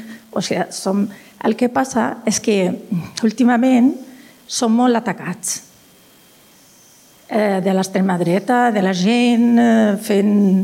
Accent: Morocco; Catalan is a second language; now in Spain; jo sóc del Marroc, ja fa 36 anys que sóc aquí. Tinc dos fills. Els dos estan casats amb gent catalana d'aquí. O sigui, parlem català, els meus fills, els nets, tots parlen amazic, parlen castellà.

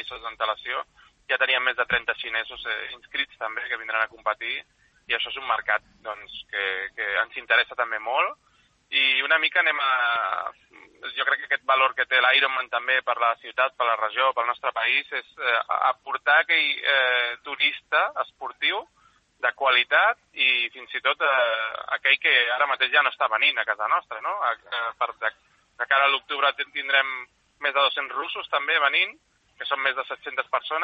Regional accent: Catalonia, Spain; les dues persones que ho portem aquí a Espanya som catalans

